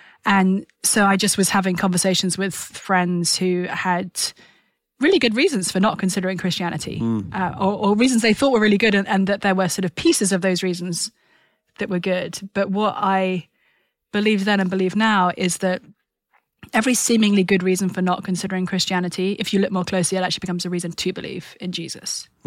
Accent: United Kingdom; I come from the UK, which some may have deduced from my accent.

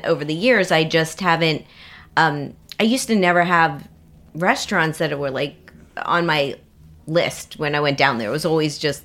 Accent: Miami, Florida, United States; My hometown of Miami has big news.

